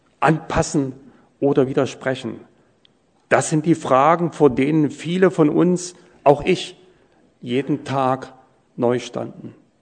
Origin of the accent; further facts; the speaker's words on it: East Germany, Germany; Ich erinnere mich, ich war 12 Jahre alt, ein Kind der DDR.